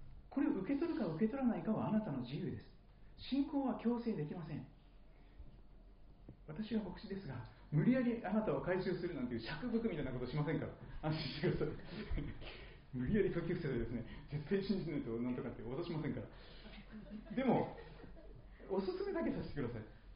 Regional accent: Shikoku, Japan; 私四国の出身ですから

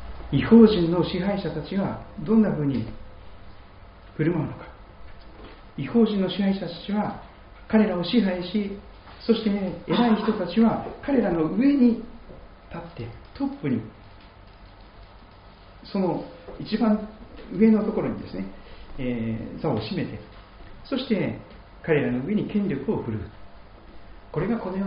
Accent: Kochi, Japan; moved away as an adult; also born or lived in Toyohashi; 私は四国の高知県で生まれ育ちましたが、20歳過ぎからですね、10年ほど前までですね、愛知県にいましたね。で、愛知県の豊橋というところにいたんですが

